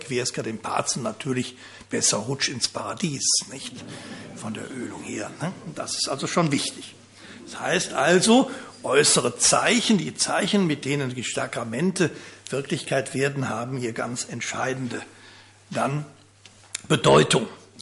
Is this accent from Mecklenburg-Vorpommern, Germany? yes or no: no; Bonn, North Rhine-Westphalia, Germany; mir als Rheinländer geboren in Bonn